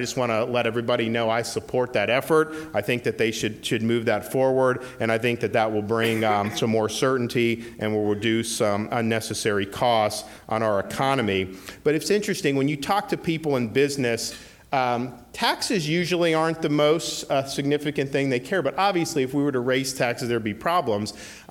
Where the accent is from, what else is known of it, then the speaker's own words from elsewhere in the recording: Dunedin, Florida, United States; I mean, I grew up in Dunedin, had never been to New England in my life, got recruited to play baseball places like Princeton, Yale, and Harvard, and ended up going to Yale.